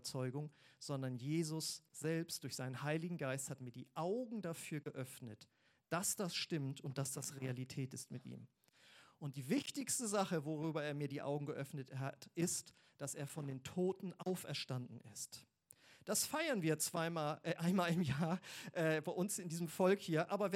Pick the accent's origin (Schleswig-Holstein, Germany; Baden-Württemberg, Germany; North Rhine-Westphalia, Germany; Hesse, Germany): Schleswig-Holstein, Germany; Husum; Ich komme ja aus Husum an der Nordsee und da haben wir viele Deiche